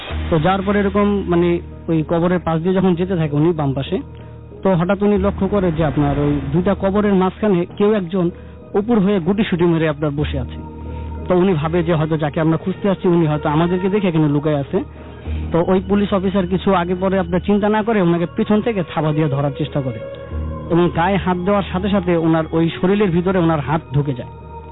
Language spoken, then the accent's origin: Bangla; Dhaka, Dhaka Division, Bangladesh; এসেছি জান্নাতবাগ কামরাঙ্গীর থেকে।